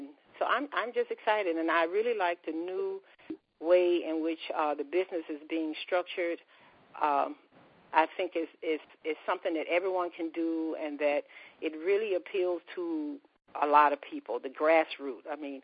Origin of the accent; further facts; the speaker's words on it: Montgomery, Alabama, United States; also born or lived in California; now in Atlanta, United States; currently I live in Atlanta, Georgia. I'm originally from Alabama, Montgomery, Alabama, and I lived for over 35 years in Northern California, Berkeley, San Francisco area.